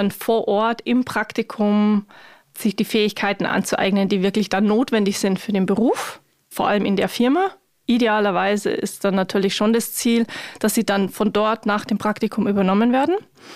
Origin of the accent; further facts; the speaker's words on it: Germany; ein Schweizer oder auch ich als Deutsche ganz normal aufgewachsen bin, den normalen Schulweg gegangen bin, zur Fachhochschule und dann den ersten Job